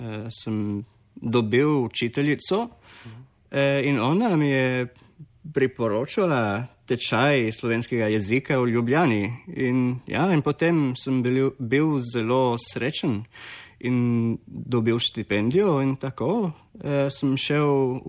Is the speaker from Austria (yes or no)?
no; Melbourne, Victoria, Australia; Slovenian is a second language; now in Slovenia; Jaz točno sem iz Melbourne, Avstralije